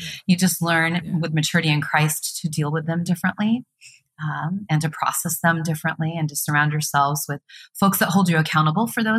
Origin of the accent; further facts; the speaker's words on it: Midwest, United States; You know, I grew up in the Midwest, so obviously the performing arts were an indoor sport in the middle of very long winters.